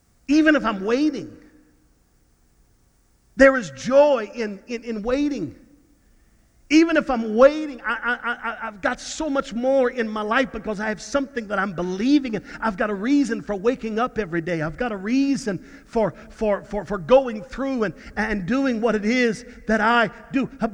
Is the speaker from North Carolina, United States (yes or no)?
no; Houston, Texas, United States; A bunch of people in Houston, my hometown today, saying we just got back in our homes from being flooded 2 years ago